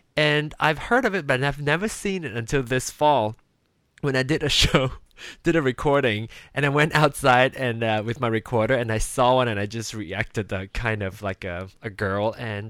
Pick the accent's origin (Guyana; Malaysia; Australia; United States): Malaysia; I grew up in Malaysia in a tropical country